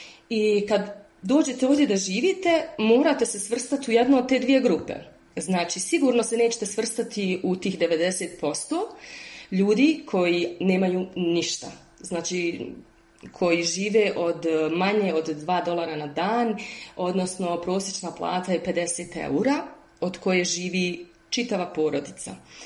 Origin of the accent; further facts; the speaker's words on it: Bosnia & Herzegovina; also born or lived in Brussels; now in Antananarivo, Madagascar; imam 39 godina, pa skoro 40 za dva mjeseca. Dolazim iz Bosne i Hercegovine, ali moje stalno boravište je u Belgiji, znači u Briselu je moj stalni dom. A trenutno živim u ekspatriaciji već neke 2,5 godine u Antananarivu, glavnom gradu Madagaskara.